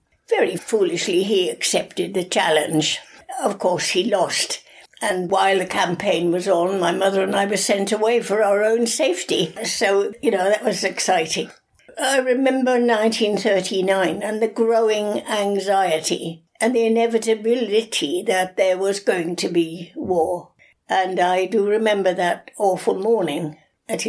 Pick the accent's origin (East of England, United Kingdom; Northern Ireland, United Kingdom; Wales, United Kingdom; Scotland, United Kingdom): Wales, United Kingdom; born there; I was born in Monmouthshire.